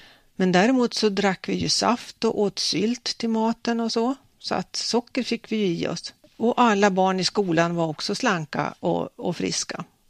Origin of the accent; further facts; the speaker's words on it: Själevad, Västernorrland County, Sweden; jag är pensionerad allmänläkare och bor i Njurunda. Lite om mig själv. Jag växte upp i Själevad söder om Örnsköldsvik. Gick i gymnasiet i Övik. Tog studenten 68.